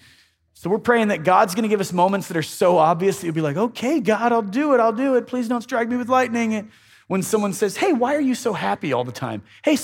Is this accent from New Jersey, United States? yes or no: no; Ohio, United States; But I remember growing up in Ohio